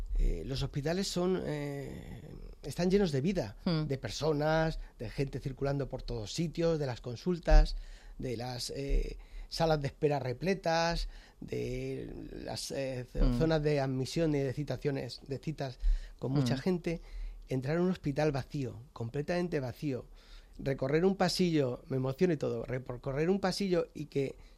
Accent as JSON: {"language": "Spanish", "town": "Yecla", "region": "Region of Murcia", "country": "Spain", "tie": "born or raised there", "moved": "yes", "lives_now": "Madrid, Spain", "said": "cuando vine desde Murcia, desde mi pueblo, desde Yecla a Madrid, y ya me quedé."}